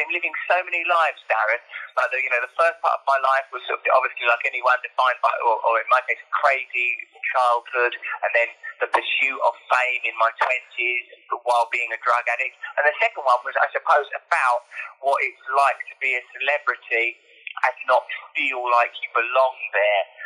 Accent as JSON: {"language": "English", "region": "East of England", "country": "United Kingdom", "said": "And I suppose I'm from Essex, so they probably speak better English than me as well."}